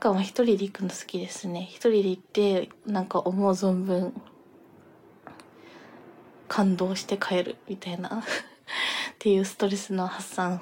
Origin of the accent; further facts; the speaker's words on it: Tokyo, Japan; 東京生まれ、東京育ちで、まあちょっと、全然、あれですね、東京が本当に東京最高って感じなんですけど、他の県にはあんまり全然住んだこととかはないので、東京は好きです。